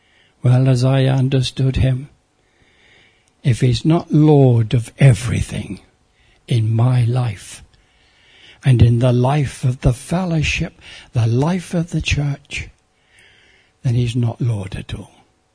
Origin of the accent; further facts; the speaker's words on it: England, United Kingdom; She said something to me, because I'm English.